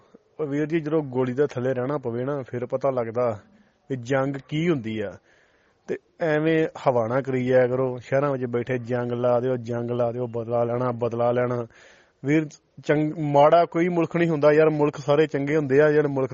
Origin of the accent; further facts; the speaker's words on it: Mahidipur, Punjab, India; ਪਿੰਡ ਮੇਰਾ ਮਹੀਦੀਪੁਰ … ਠੀਕ ਆ। ਮਹੀਦੀਪੁਰ ਪਿੰਡ ਕਹਿ ਲਓ, ਕਸੂਰ ਦੀ ਲੋਕੇਸ਼ਨ ਮਾਰੋਗੇ ਤਾਂ ਫਿਰ ਸਾਡਾ ਪਿੰਡ ਲੱਭਦਾ। ਤਿੰਨਾਂ ਦਿਸ਼ਾਵਾਂ ਤੋਂ ਸਾਨੂੰ ਪਾਕਿਸਤਾਨ ਲੱਗਦਾ ਜੀ, ਵਿਚਾਲੇ ਸਾਡਾ ਪਿੰਡ ਆ।